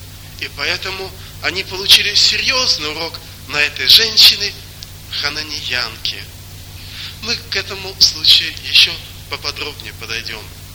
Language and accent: Russian; Russia; Вы знаете, хотя я и из России